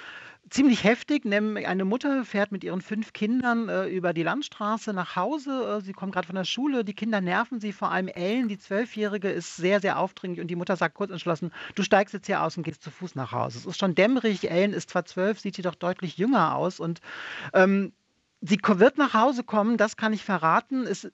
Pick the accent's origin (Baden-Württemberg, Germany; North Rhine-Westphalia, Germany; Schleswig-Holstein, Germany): North Rhine-Westphalia, Germany; Dortmund; born there; Ich bin in Dortmund geboren, auch wenn ich da schon lange nicht mehr lebe.